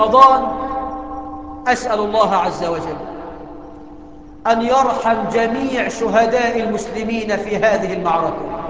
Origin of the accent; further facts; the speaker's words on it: Egypt; اللهم اجعل بلدنا مصر آمنة مطمئنة